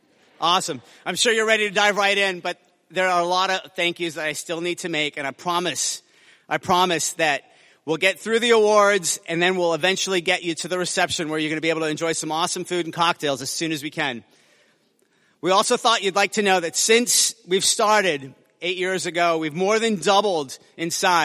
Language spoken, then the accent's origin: English; San Francisco, California, United States; welcome to San Francisco, to my hometown.